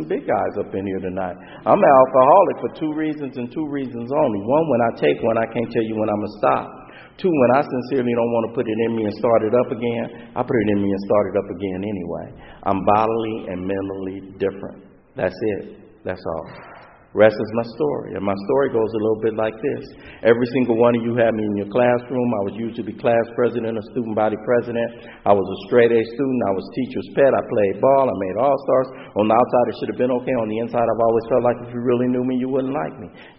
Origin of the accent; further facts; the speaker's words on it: Los Angeles, California, United States; I'm growing up in South Central, you know.